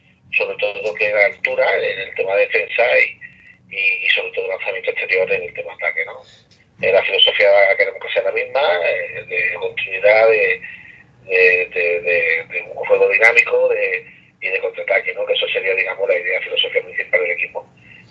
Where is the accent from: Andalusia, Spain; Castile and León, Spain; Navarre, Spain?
Andalusia, Spain; que representemos como malagueños, pues ese balonmano, para nosotros es un orgullo, evidentemente.